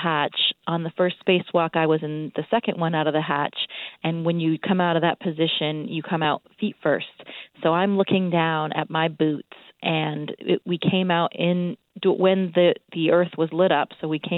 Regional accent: Caribou, Maine, United States; Growing up in Caribou, you know, a lot of great nature and trees and forests around.

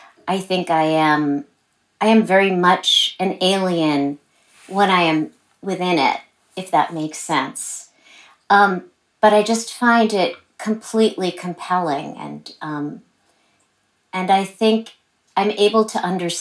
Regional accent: New York City, New York, United States; born there; I was born in New York City, but I can't even claim that fantastic urban landscape as my own because from the time I was a very young child, my family was living in one suburban neighborhood or another.

